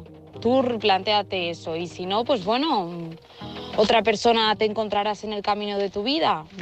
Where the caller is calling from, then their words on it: Burgos, Castile and León, Spain; de Burgos y estoy aquí escuchando tu historia